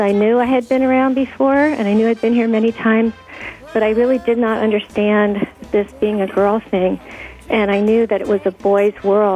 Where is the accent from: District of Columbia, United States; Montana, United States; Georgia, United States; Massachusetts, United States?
District of Columbia, United States; Washington; I grew up in Washington, D.C., and where I grew up was predominantly a black neighborhood